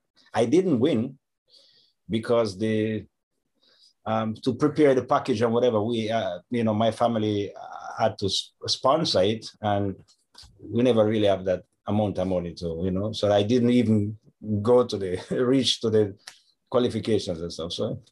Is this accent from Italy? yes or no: yes; Sicily, Italy; now in Jamaica; A regular thing, like going to school, have friends, you know, like a regular lifestyle, not different from growing up here in Jamaica